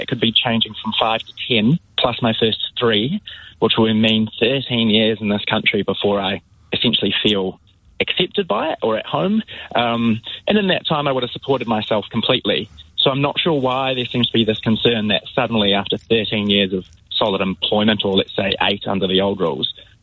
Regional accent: New Zealand; now in London, United Kingdom; I'm a New Zealander living in London on a visa.

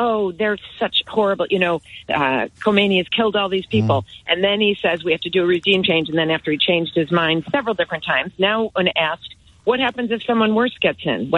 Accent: United States; now in Amersham, United Kingdom; Well, I'm an American, and I love your show.

